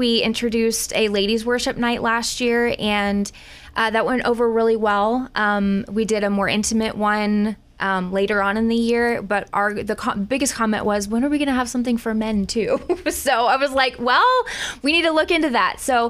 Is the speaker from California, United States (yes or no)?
no; Thornville, Ohio, United States; also born or lived in Newark; I grew up in this area. I grew up in Thornville and then have been around Newark my whole life.